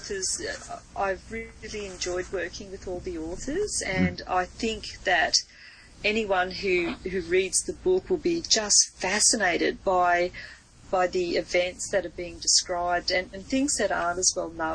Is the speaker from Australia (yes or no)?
yes; Australia; And I think as Australian authors too, you know, we can be a little bit isolated from things.